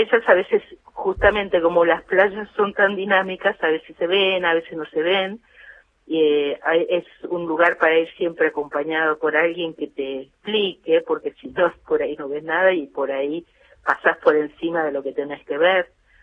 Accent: Bahía Blanca, Buenos Aires Province, Argentina; Yo nací en Bahía Blanca, me crié, estudié en Bahía Blanca, y en Pehuenco mis padres tenían una casa de fin de semana.

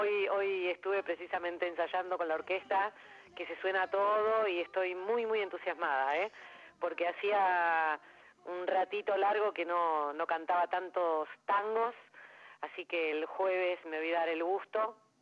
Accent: Buenos Aires, Argentina; yo soy porteña

